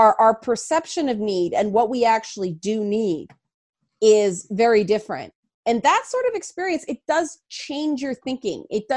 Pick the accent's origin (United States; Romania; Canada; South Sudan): Canada; Toronto, Ontario; because I grew up in the Jane Finch neighborhood, so they did everything they possibly could to stop us from turning into delinquents.